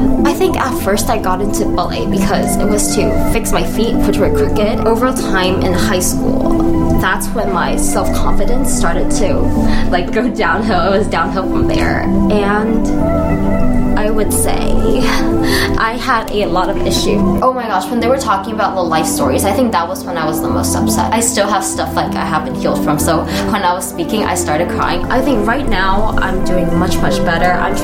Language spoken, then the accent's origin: English; Canada; born there; When I was born in Canada, my mom actually told me I look like a newborn rat